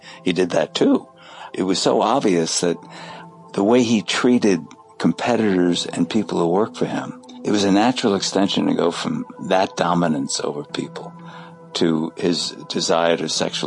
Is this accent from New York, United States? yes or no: yes; Coney Island, New York, United States; born there; I was born on Coney Island, so I know Brooklyn well.